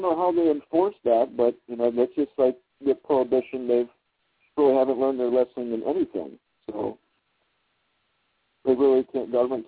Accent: West Virginia, United States; Senator Joe Manchin of West Virginia, Senator from my home state, is now seeking an all-out ban on Bitcoin.

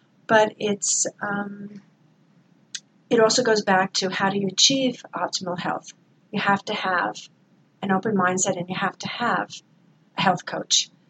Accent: Manhattan, New York, United States; board certified internist in Manhattan, born and raised in Manhattan, with a varied background

